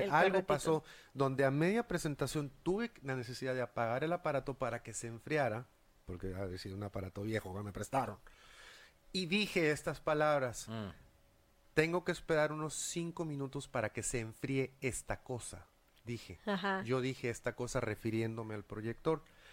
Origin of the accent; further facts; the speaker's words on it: Mexico; yo lo estoy notando como mexicano en el trato con mis connacionales.